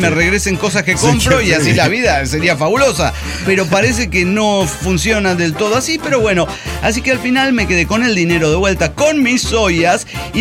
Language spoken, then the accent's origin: Spanish; Mexico; ¿Es porque soy mexicana?